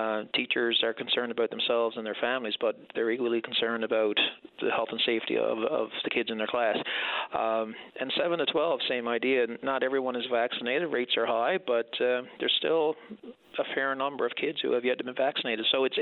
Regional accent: Norris Arm, Newfoundland and Labrador, Canada; I'm originally from Central, Newfoundland and Labrador, Norris Arm, grew up there.

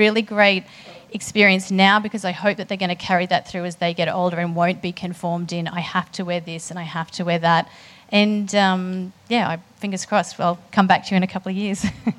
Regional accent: Queensland, Australia; I'm from Queensland originally

